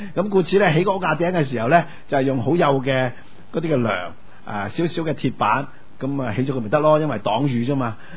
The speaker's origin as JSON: {"language": "Chinese", "country": "Hong Kong", "said": "作为香港的信徒，作为一个中国人"}